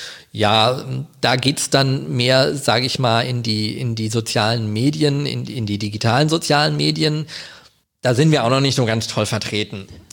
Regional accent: Wiesbaden, Hesse, Germany; born there; now in Kassel, Germany; also ich bin gebürtiger Wiesbadener, muss man dazu sagen. Ich wohne in Kassel, aber ich bin tatsächlich in Wiesbaden geboren, nicht in Mainz.

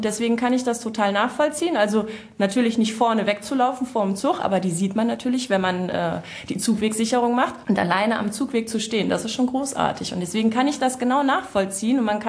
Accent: Hesse, Germany; born there; ich bin ja gebürtige Nordhessin.

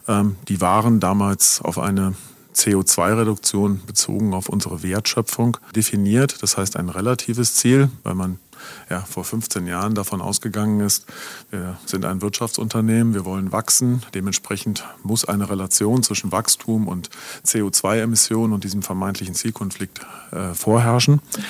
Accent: Baden-Württemberg, Germany; dann muss ich als Schwabe die Energie auch nicht bezahlen.

